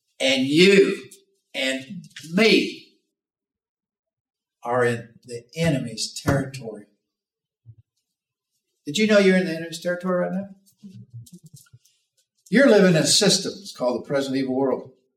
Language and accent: English; Oklahoma, United States; I didn't ever learn how to spell. I'm from Oklahoma.